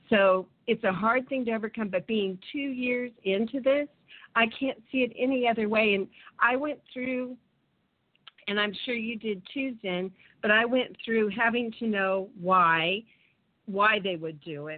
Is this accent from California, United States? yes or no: yes; Santa Barbara, California, United States; I grew up in Santa Barbara, and I used to look at the oil platforms